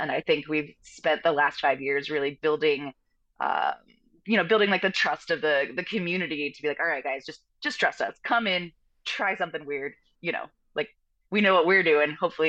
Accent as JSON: {"language": "English", "town": "Arlington", "region": "Virginia", "country": "United States", "tie": "born or raised there", "said": "I grew up in Arlington. I could walk to work."}